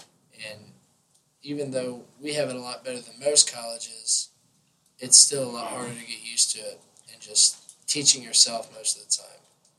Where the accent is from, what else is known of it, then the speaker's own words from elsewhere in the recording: Ohio, United States; I also was from a really small town northeast of Cincinnati. We had fewer people in my hometown than we do at this college.